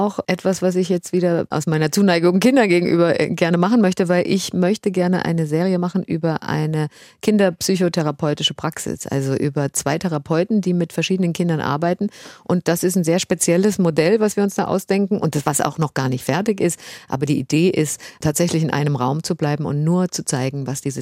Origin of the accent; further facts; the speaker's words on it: Bad Nauheim, Hesse, Germany; wir sind ja in Bad Nauheim aufgewachsen, in der Kleinstadt bei Frankfurt